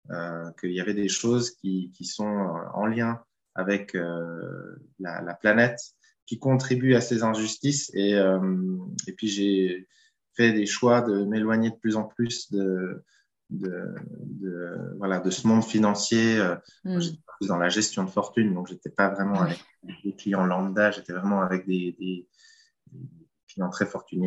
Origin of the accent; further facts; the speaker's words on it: Switzerland; moved away as an adult; now in France; on est un couple marié, on vient de Suisse. Et on est installé dans le Limousin depuis 3 ans. On a respectivement 36 et 35 ans.